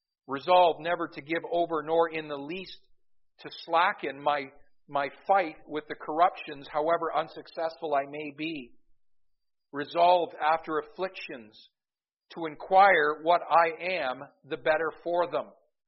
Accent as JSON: {"language": "English", "region": "Scotland", "country": "United Kingdom", "lives_now": "Canada", "said": "I'm Baptist and I'm Scottish and I could swallow my pride."}